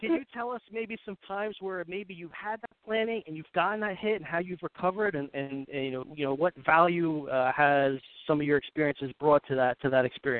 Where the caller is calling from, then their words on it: Asbury, New Jersey, United States; I'm calling from Asbury, New Jersey, not Asbury Park, sort of by the Clinton, New Jersey area.